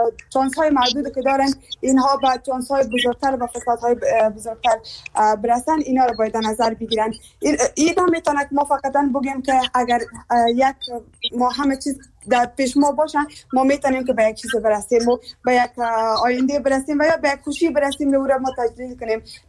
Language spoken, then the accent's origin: Persian; Afghanistan; همه ما یک افغان هستیم، از یک افغانستان هستیم